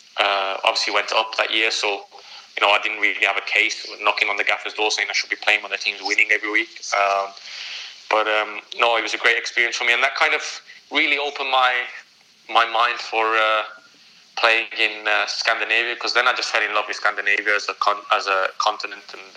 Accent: England, United Kingdom; being an Indian lad and being English, you know, I don't know if people were really, really happy about it.

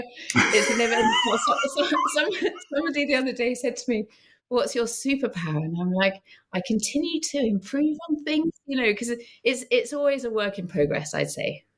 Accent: Scotland, United Kingdom; moved away as an adult; So I grew up in Scotland. I grew up in Scotland and I came down to England for my gap year.

